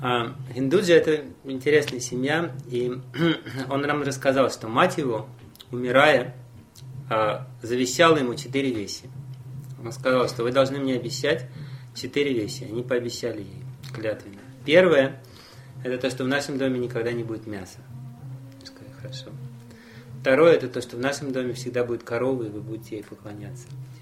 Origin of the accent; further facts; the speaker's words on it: Puri, Odisha, India; Russian is a second language; а я тоже преданный. Я из Ориссы, я из Пури, я Джаганатхе всю жизнь поклоняюсь.